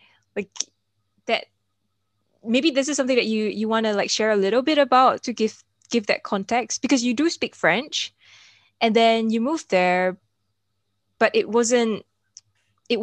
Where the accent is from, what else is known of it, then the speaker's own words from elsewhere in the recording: Singapore; now in Europe; I come from Singapore.